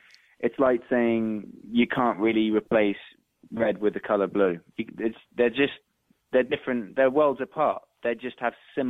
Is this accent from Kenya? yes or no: no; London, United Kingdom; I grew up in London, so I've had bad weather for years